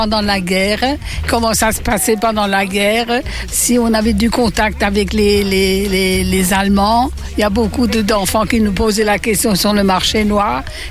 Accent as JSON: {"language": "French", "town": "Strasbourg", "region": "Grand Est", "country": "France", "said": "Au début de la guerre, j'avais 7 ans. Et puis en plus de ça, je suis strasbourgeoise, donc j'étais en plein dedans. Donc il fallait aller du jour au lendemain à l'école allemande. Pendant 5 ans, j'ai appris l'allemand."}